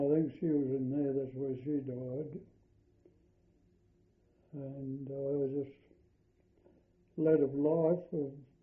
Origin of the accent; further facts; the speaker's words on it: Bunbury, Western Australia, Australia; also born or lived in Perth; Bunbury. From Bunbury I went to stay with my aunties in Perth, and lived a lot of my life there.